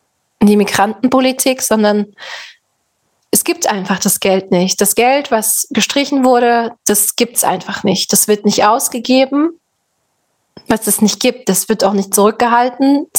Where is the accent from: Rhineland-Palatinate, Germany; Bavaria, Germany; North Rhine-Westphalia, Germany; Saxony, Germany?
Saxony, Germany; Und bei uns in Sachsen ist es eben gerade so krass